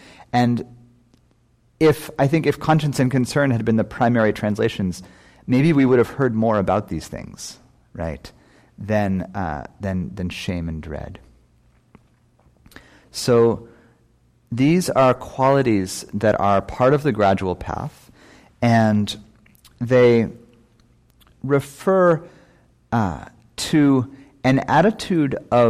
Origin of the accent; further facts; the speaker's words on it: California, United States; And of course, as a Californian, you know, in the era of Brené Brown and the anti-shame self-empowerment world